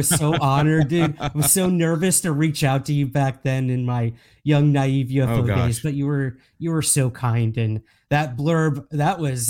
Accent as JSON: {"language": "English", "region": "New York", "country": "United States", "tie": "born or raised there", "said": "for me, growing up in New York, I was always going to New York City and seeing Broadway plays and stuff like that."}